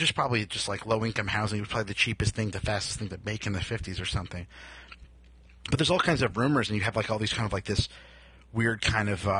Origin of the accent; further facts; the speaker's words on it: New Jersey, United States; Like, I'm from New Jersey. I'm still living here, basically. But I'm from, like, this northern part of New Jersey.